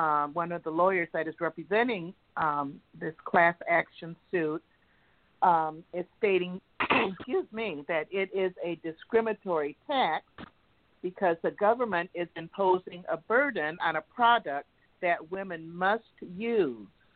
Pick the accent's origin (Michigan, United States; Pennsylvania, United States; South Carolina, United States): Michigan, United States; Bay City; one of the representatives in the House is actually from my hometown of Bay City.